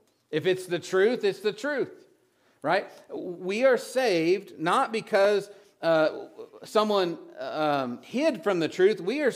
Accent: Plainview, Texas, United States; born there; I was born in Plainview, Texas.

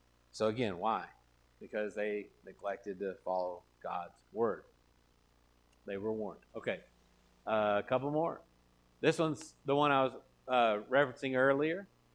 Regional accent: Texas, United States; I'm from West Texas. I know what that looks like.

